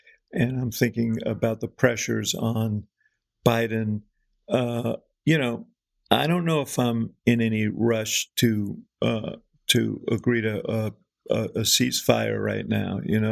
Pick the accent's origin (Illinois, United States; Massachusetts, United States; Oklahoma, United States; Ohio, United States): Illinois, United States; Chicago; I say this as a Chicagoan, I'm very worried about it